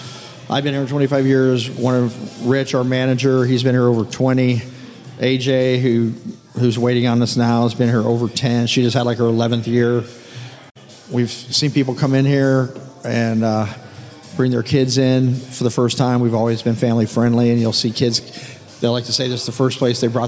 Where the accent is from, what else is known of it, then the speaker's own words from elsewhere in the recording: Kansas, United States; I grew up in Kansas, so kind of southern barbecue.